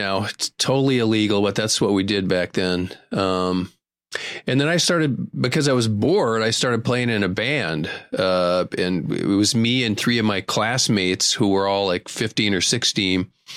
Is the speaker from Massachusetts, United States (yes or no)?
no; Viroqua, Wisconsin, United States; can't take me out of Wisconsin, particularly Viroqua.